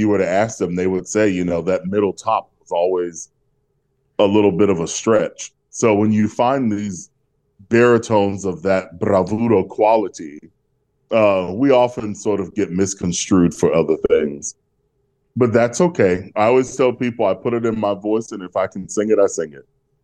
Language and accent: English; Atlanta, Georgia, United States; accent: Southern; I'm from Atlanta, Georgia, and all of my family is from Georgia. And if I were to speak in a good Southern accent like I was raised, it gets real Southern like this